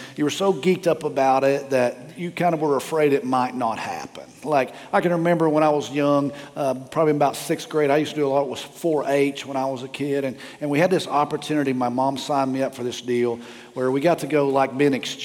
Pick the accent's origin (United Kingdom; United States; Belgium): United States; Oklahoma; I'm from Oklahoma, I don't know if I'd ever even seen a charter bus.